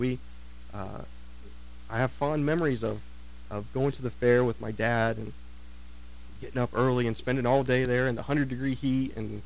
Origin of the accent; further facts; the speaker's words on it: Waynesfield, Ohio, United States; Some of you know I grew up in Waynesfield, so not too far from here.